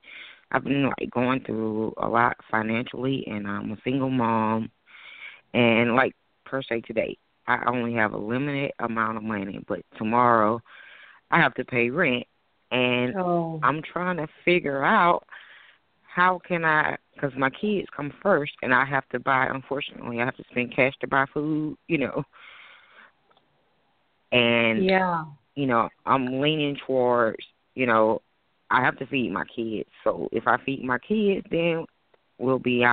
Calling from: Macon, Georgia, United States; I'm calling from Macon, Georgia.

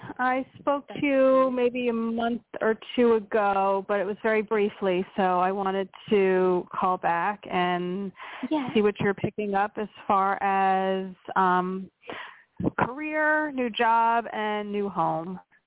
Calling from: Pennsylvania, United States; from Pennsylvania.

